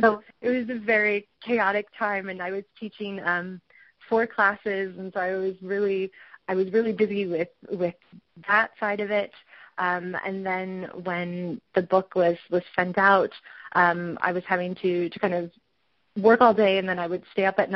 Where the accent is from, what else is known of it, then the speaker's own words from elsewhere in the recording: Detroit, Michigan, United States; also born or lived in Long Island / North Carolina; I grew up in Metro Detroit for most of my life. We moved when I was very, very young, lived on Long Island in North Carolina for a while. But I lived in Metro Detroit growing up.